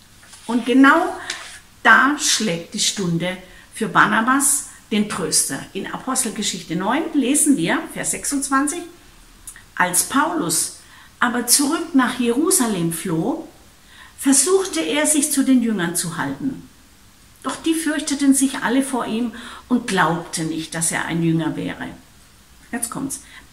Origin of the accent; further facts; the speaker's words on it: Baden-Württemberg, Germany; Also bei uns, wo ich herkomme, im Ländle, bei den Schwaben, da wäre das eine echte Herausforderung.